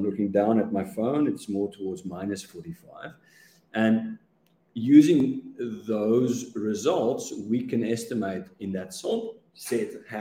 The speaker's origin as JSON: {"language": "English", "country": "South Africa", "tie": "born or raised there", "said": "because I grew up in South Africa and I know how that story starts and how it ends."}